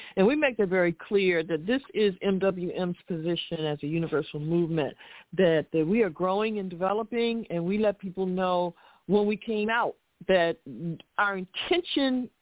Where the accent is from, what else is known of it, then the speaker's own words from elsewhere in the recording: Philadelphia, Pennsylvania, United States; Again, I'm from Philly.